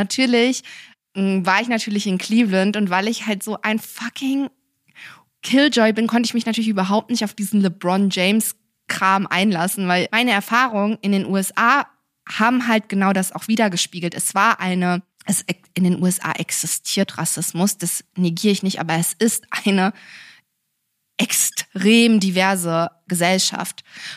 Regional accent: Cologne, North Rhine-Westphalia, Germany; ich bin in Köln groß geworden. In Köln ist die größte migrantische Community türkischsprachig, türkeistämmig.

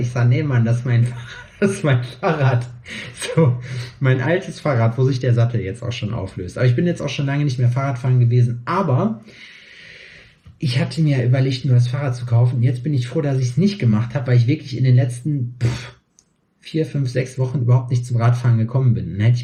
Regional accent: Schalksmühle, North Rhine-Westphalia, Germany; now in Jena, Germany; bei mir in meiner Heimat in Schalksmühle würde das niemals funktionieren.

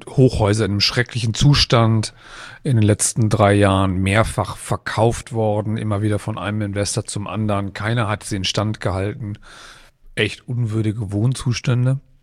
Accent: Kiel, Schleswig-Holstein, Germany; Ich komme auch aus Kiel

